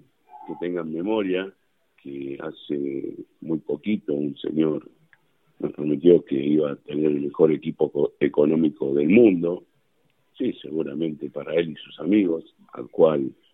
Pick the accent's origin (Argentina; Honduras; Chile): Argentina; Pero yo tengo la esperanza como argentino que podamos solucionar los problemas urgentes a la gente